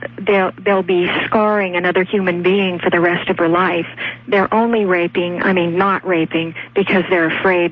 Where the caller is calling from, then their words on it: San Diego, California, United States; I'm calling you from San Diego. We have a college here, San Diego State University.